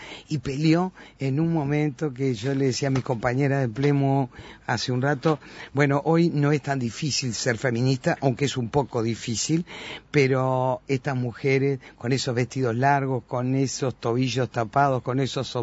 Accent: Uruguay; yo como mujer uruguaya la estoy disfrutando.

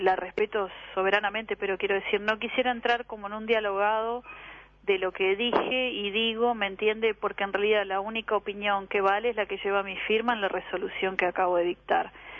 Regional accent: Montevideo, Uruguay; born there; also born or lived in Canelones; No, yo no soy de Colonia. Nací de Montevideo, vivía en Canelones.

